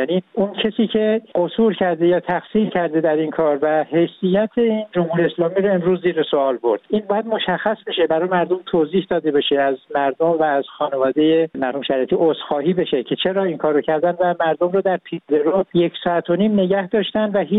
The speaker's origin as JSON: {"language": "Persian", "country": "Iran", "said": "من الان به عنوان یک ایرانی واقعا شرمنده ام که چرا حکومت کشورم این جور مسئله رو بعد 40 سال تجربه مسئله به این سادگی رو حل نمیکنن"}